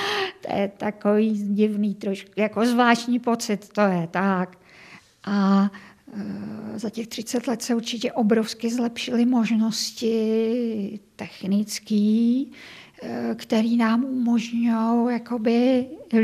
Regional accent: České Budějovice, South Bohemian Region, Czechia; born there; A já jsem Jihočeška rodem, opravdu, já sama jsem se narodila v Českých Budějovicích a rodiče pocházejí z Jindřichohradecka, z malé vesničky

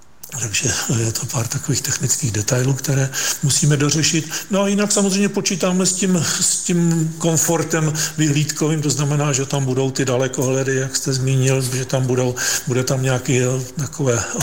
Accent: Prague, Czechia; Nejsem z Pardubic, já jsem Pražák

